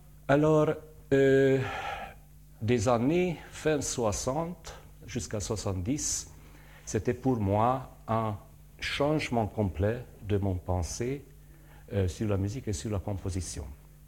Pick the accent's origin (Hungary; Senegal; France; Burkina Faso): Hungary; Qui êtes-vous? Je viens de la Hongrie.